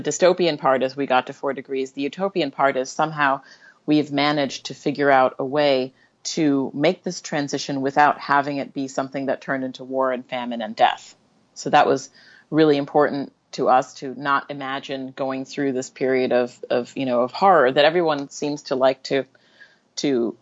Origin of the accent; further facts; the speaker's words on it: Jamaica; born there; I was born in Jamaica. And so when I look at these storms, you can see the outline of Jamaica